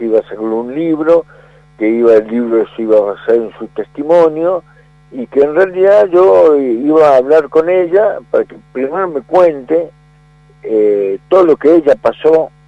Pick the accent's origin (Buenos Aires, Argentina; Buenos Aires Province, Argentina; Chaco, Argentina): Chaco, Argentina; Y bueno, yo pensaba que esa era parte también de lo que se vive, lo que vivimos los chaqueños en ese encuentro